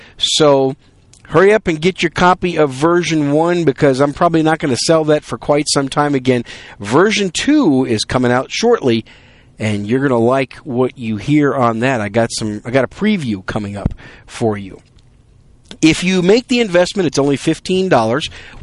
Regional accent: Wisconsin, United States; also born or lived in New York City, United States; now in Texas, United States; I am just a Yankee with a microphone. I was born in New York City, raised in Wisconsin. Now I live in the great state of Texas.

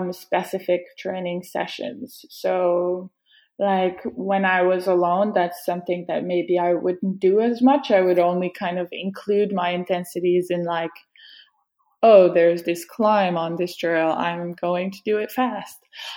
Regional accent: Canada; because as a Canadian, being on the trainer is part of your winter.

